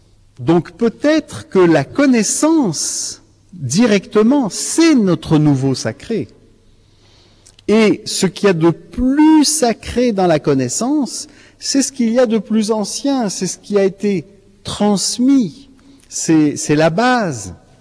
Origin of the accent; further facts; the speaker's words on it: Canada; Vous savez, moi je viens du Canada, j'ai mis presque 24 heures pour venir ici.